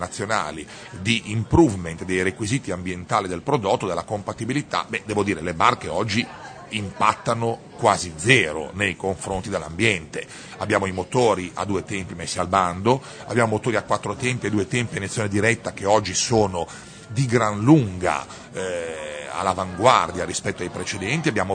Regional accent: Emilia-Romagna, Italy; born there; non posso dire nato in mare perché sono nato in Emilia, ma sono cresciuto in mare, mio papà è delle Cinque Terre

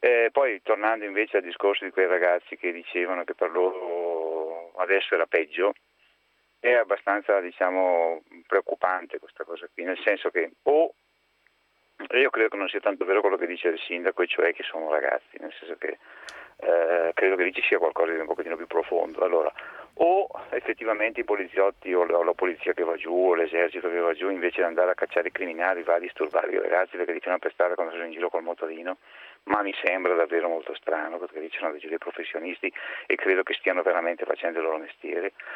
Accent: Bergamo, Lombardy, Italy; Sì, allora io sono di Bergamo.

